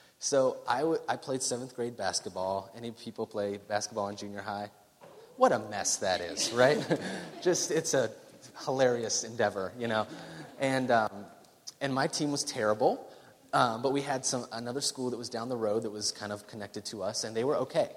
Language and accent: English; Appalachia, United States; Parenthetically, just as a reminder, I come from Appalachia.